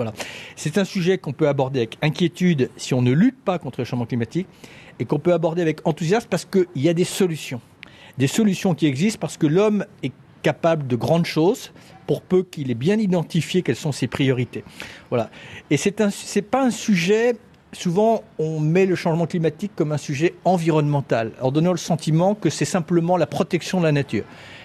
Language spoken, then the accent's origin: French; France; leur propre avenir, ici au Maroc, chez nous en France, là-bas au Burkina Faso, se détermine en ce moment.